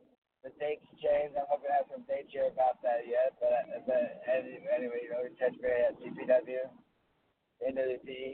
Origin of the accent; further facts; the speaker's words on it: Appalachia, United States; I mean, I am from the Appalachian Mountains